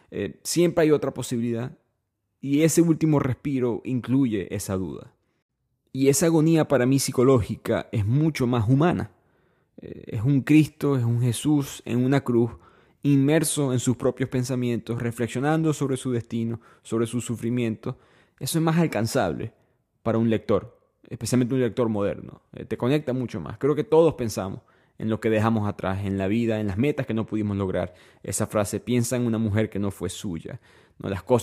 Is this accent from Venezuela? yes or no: yes; Venezuela; No me imaginaría si yo digo que soy de Venezuela y alguien dice otro nombre.